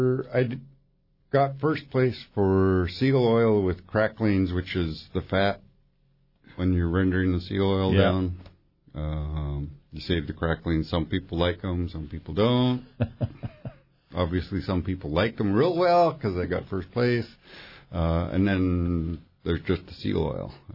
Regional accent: Metlakatla, Alaska, United States; now in Hoonah, United States; So, actually, on the certificates that they gave me, they have Metlakatla, and I'm originally from Metlakatla, but I live in Hoonah, so...

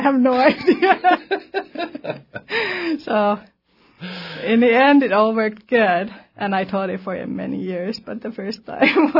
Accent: Helsinki, Uusimaa, Finland; also born or lived in Rovaniemi; now in Juneau, United States; I was born and raised in Finland. So I grew up in a capital in Helsinki. And then I moved around. So I lived in close to Arctic Circle for a few years in Rovaniemi.

